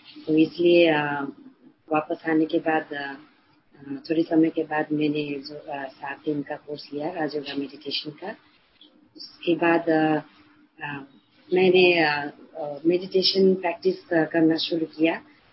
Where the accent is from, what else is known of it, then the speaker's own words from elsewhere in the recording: Nepal; Hindi is a second language; मैं नेपाल से हूँ, नेपाल में धरान में, धरान में एक टाउन है